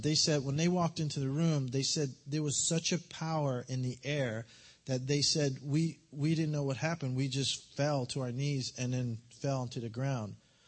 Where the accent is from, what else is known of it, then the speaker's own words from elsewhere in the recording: Newark, New Jersey, United States; I grew up in New Jersey, in the projects of Newark, New Jersey.